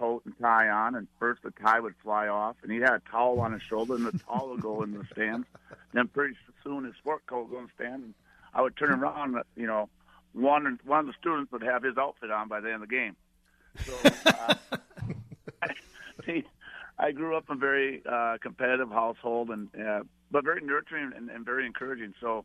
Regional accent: Bird Island, Minnesota, United States; born or raised there

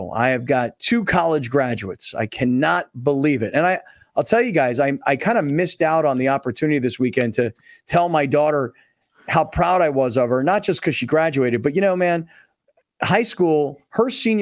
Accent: San Diego, California, United States; You know, I'm like, no, I'm not. Mm-hmm. I'm from San Diego.

